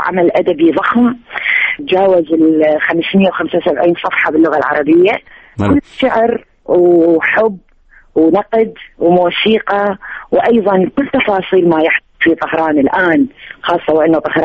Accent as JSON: {"language": "Arabic", "country": "Iraq", "moved": "yes", "said": "بعد ما طلعت من العراق."}